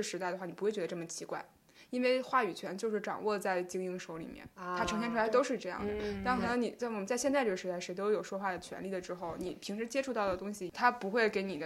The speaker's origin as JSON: {"language": "Chinese", "region": "Tianjin", "country": "China", "said": "我是天津人。"}